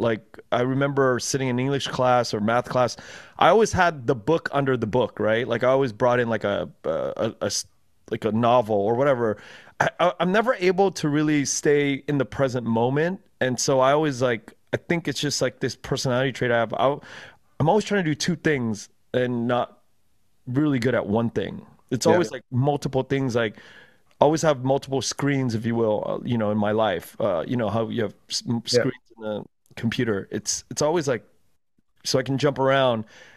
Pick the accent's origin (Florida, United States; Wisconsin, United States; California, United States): California, United States; Los Angeles; I grew up in Koreatown predominantly, yeah. But I went to Bosco Tech, which is here in Rosemead in the SGV, yeah.